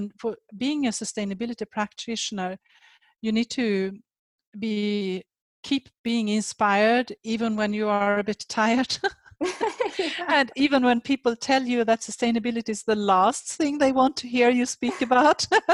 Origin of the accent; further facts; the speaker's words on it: Sweden; also born or lived in Switzerland; But then also, I like my home country, Sweden. I have lived in Switzerland for many years.